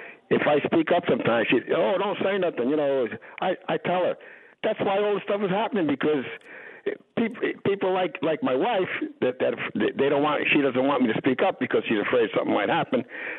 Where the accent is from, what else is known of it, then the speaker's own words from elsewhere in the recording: White Plains, New York, United States; I was born and raised in White Plains.